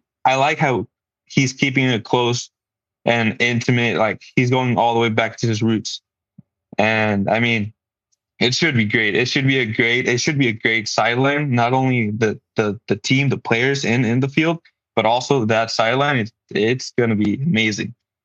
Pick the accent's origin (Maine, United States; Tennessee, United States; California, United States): California, United States; San Diego; And as I grew up around San Diego, my dad took me to football games, and I just grew up in the sport.